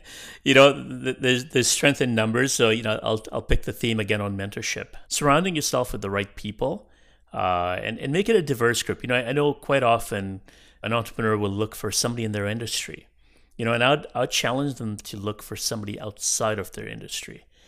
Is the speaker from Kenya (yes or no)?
yes; Kenya; when I look at where I came from Kenya, came from poverty and saw poverty, you know, rampant.